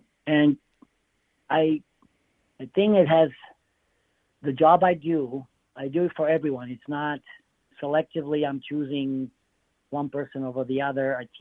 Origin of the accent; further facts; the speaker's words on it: Slovakia; When I grew up in Slovakia, it was all about competitive skaters.